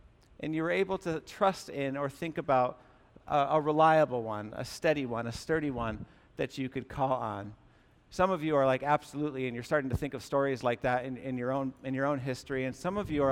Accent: Massachusetts, United States; I grew up in the Berkshire foothills of Western Massachusetts, and the property that I grew up on has been in my family for many generations

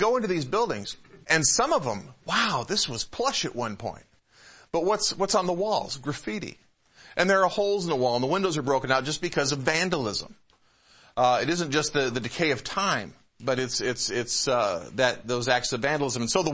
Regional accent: Michigan, United States; I'm from the Metro Detroit area, and I grew up far enough outside Detroit.

